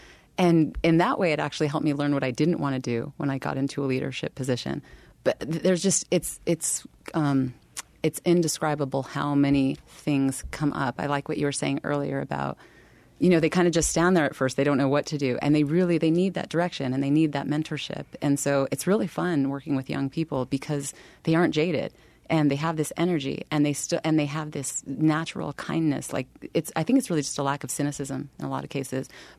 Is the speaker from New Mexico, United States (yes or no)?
yes; Belen, New Mexico, United States; Well, I was, you know, my family was low income growing up. We were born and raised in Belen, five of us kids.